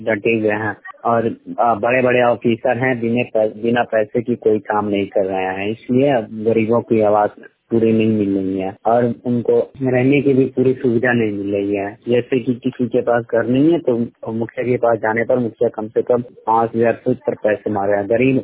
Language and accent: Hindi; Gopalganj, Bihar, India; ग्राम रखवा प्रखंड फिलोहेपुर सुंदर डीसी गोपालगंज बिहार का निवासी हूँ।